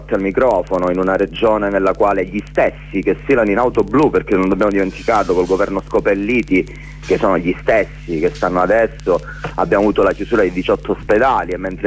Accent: Calabria, Italy; come calabresi pensiamo che la misura sia colma, nel senso che questo territorio non è una colonia, non è un palcoscenico, ha problemi reali, soffre, si spopola

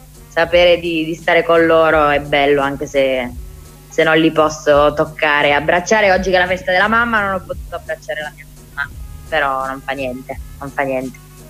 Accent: Atri, Abruzzo, Italy; poi sono tornata in Abruzzo, ho preso altre due coincidenze per tornare ad Atri, che è il mio paesino

